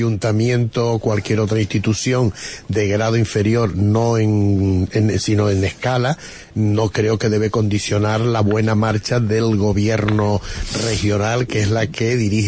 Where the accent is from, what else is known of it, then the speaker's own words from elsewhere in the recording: Canary Islands, Spain; que somos todos los canarios que sufrimos sus desencuentros.